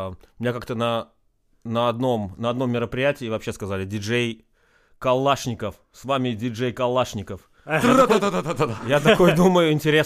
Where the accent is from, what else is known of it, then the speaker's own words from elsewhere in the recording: Minsk, Belarus; Я из Беларуси.